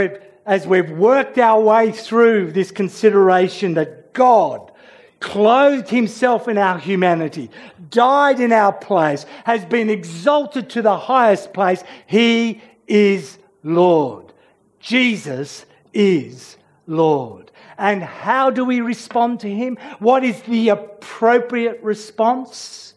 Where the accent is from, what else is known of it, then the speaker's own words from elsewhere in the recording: Australia; Now, you need to understand, I am an Australian.